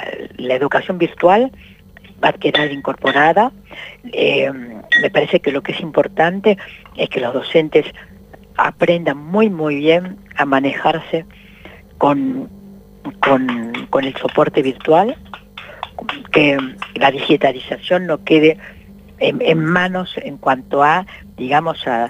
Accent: Argentina; ¿cómo somos los argentinos?

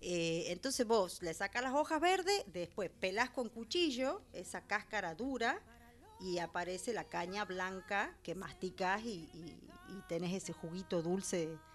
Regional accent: Simoca, Tucumán, Argentina; Simoca está más cerca... al estar al sureste y sobre la ruta 157, que es la que viene al sur del país, estamos más cerca de Santiago del Estero.

